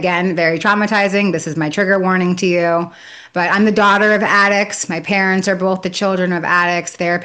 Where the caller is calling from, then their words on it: Brooklyn, New York, United States; My name's … I'm dialing in from Brooklyn, New York.